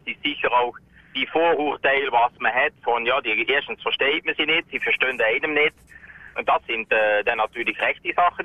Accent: Netherlands; moved away as an adult; now in Switzerland; ursprünglich komme ich aus Holland, ich habe ein Praktikum gemacht, hat für ein Jahr in die Schweiz gekommen. Und von dem sind 31 geworden.

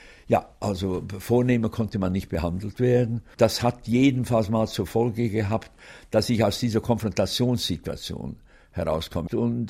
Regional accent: Switzerland; Und als Schweizer Bürger habe ich immer gesagt

